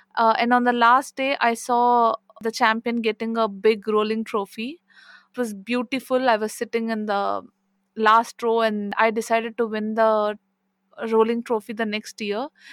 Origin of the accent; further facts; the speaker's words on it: India; So, yeah, I'm from India.